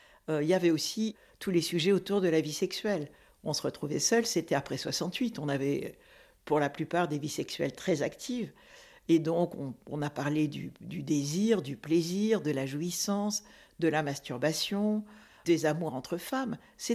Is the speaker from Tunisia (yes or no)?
yes; Tunisia; born there; Alors moi, je suis née en Afrique du Nord, exactement en Tunisie, et j'y suis née il y a 76 ans. J'ai vécu les premières années de l'indépendance de la Tunisie.